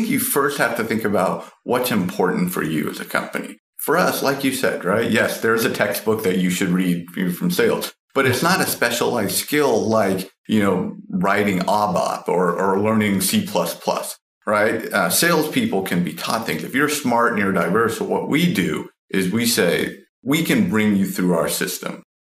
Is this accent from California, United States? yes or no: yes; California, United States; I grew up in the Bay Area, and you know, I started as BDR